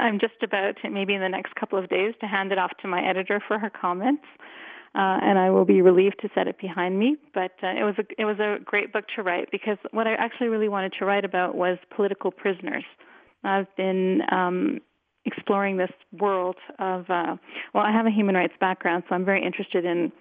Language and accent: English; Toronto, Ontario, Canada; moved away; Yes, Toronto is my hometown.